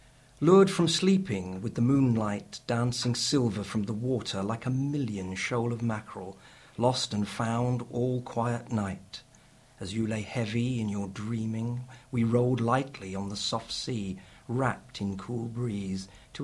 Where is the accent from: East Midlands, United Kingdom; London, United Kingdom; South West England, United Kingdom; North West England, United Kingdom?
South West England, United Kingdom; Clevedon; Well, I'm actually from Clevedon, which is not that international, but it is if you look out over to Wales, I suppose, across the Bristol Channel.